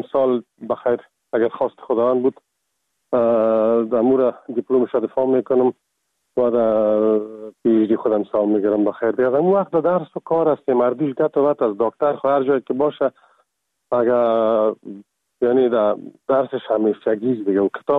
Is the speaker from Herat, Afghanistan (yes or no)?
no; Kabul, Afghanistan; also born or lived in Ghazni / Czechoslovakia; از کابل هستم و از سال 1985 در چکسلواکیا